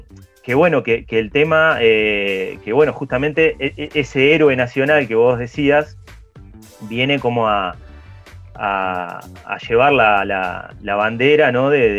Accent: Uruguay; más allá de lo que nos pueda movilizar a nosotros como uruguayos

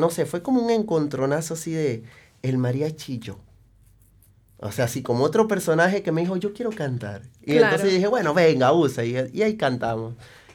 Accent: Venezuela; No, soy de Venezuela.

